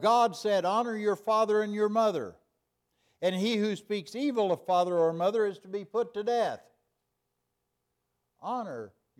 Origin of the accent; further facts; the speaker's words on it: Claremore, Oklahoma, United States; When I was a kid growing up in Claremore, Oklahoma, that back door was never locked.